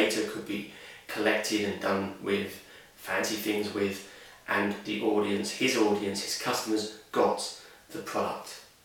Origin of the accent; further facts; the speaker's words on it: United Kingdom; or it could be because I'm British and I don't want to take up other people's time